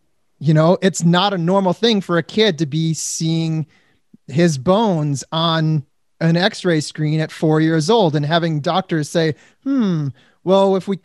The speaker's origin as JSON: {"language": "English", "town": "Detroit", "region": "Michigan", "country": "United States", "lives_now": "Hollywood, United States", "said": "You know, we're from Detroit and we built our fan base"}